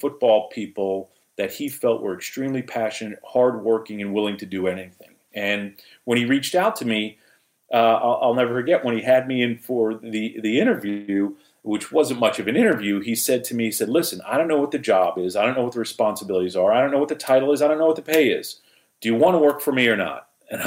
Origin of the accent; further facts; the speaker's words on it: New York, United States; I grew up in New York. I had never been further south than Philadelphia. I had never been further west than Syracuse, New York.